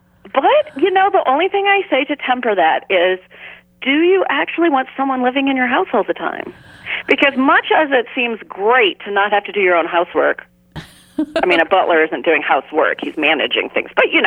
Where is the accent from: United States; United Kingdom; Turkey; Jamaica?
United States; Well, yeah, because I am American, unfortunately.